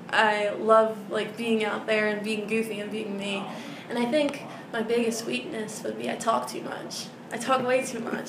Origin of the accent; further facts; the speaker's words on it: Pennsylvania, United States; I am originally from Pennsylvania, a really small town in Pennsylvania